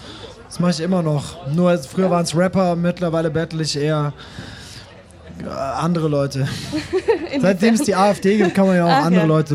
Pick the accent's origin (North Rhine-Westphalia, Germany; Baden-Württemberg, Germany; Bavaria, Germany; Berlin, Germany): Baden-Württemberg, Germany; Kirchheim unter Teck; Und ich komme ursprünglich aus Kirchheim. Kirchheim unter Teck, hier in der Gegend. Und da wohne ich aber nicht mehr schon seit geraumer Zeit.